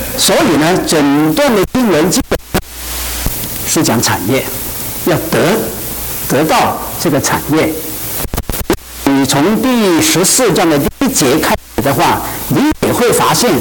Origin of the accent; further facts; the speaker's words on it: China; 他到了我们中国人叫不惑之年啊